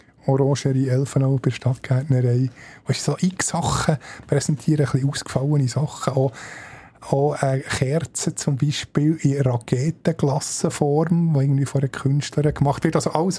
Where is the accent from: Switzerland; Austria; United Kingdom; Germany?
Switzerland; Bern; Also vielleicht nicht mir als Berner.